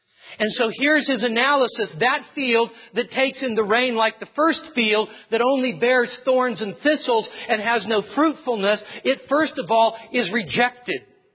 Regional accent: California, United States; I understand, growing up in the Sacramento Valley, after rice harvest is over, all of the farmers go out and they burn the stubble of their field.

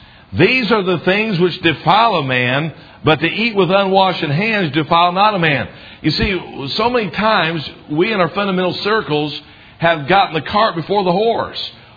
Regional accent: the South, United States; accent: southern; people were talking about my southern accent being just a little bit stronger because I was around them

